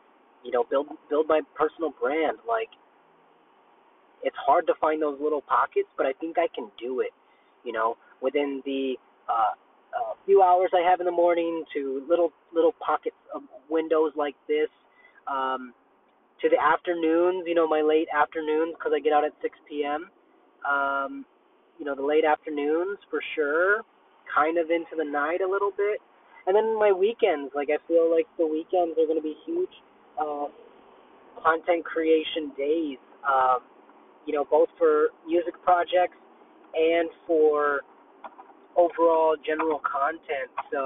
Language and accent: English; United States; born there; I felt grateful this morning because I was born in America. I think that was a big deal.